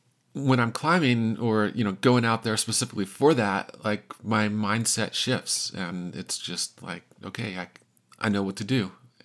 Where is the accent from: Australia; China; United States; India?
United States; Salt Lake City, Utah; I'm from Salt Lake City, Utah, and this will be my 30th year climbing.